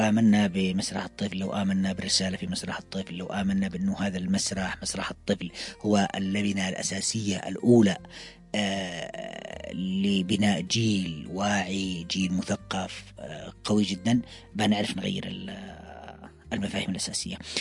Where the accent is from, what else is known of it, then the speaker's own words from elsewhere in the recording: Yemen; أنا جالس أبني ثقافتي كيمني